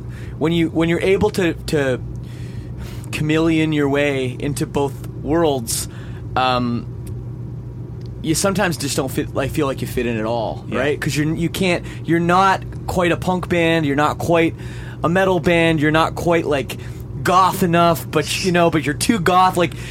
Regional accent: Toronto, Ontario, Canada; I'm from Toronto, grew up in Canada, obviously.

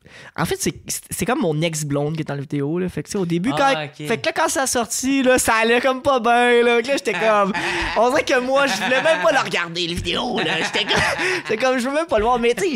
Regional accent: Quebec, Canada; Puis, tu sais, on vient du Québec.

